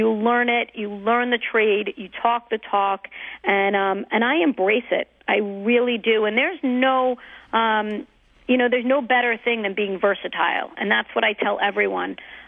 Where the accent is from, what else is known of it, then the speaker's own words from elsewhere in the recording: New York, United States; I'm a New Yorker. You know, we don't know anything about rodeo.